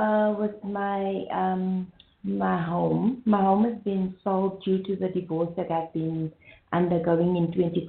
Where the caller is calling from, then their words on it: South Africa; from South Africa.